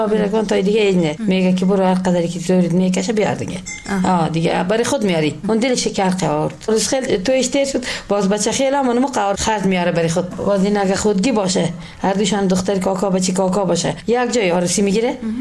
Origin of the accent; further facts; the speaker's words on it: Ghorband, Parwan, Afghanistan; از غربند هستیم.